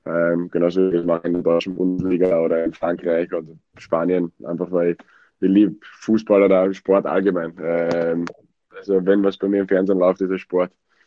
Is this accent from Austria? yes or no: yes; Wiener Neustadt, Lower Austria, Austria; born there; In Wiener Neustadt.